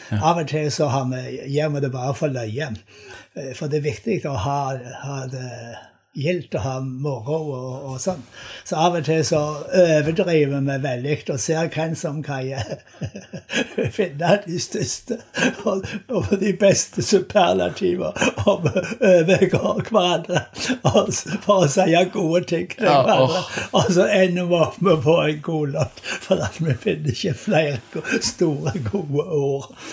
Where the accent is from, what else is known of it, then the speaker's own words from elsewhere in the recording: Gandal, Rogaland, Norway; Jeg kommer fra en plass som heter Gandal. Ja. På Jæren. Det er sør for Sandnes, og der vokste jeg opp i en kristenheim, og var med i et flott bedehusmiljø.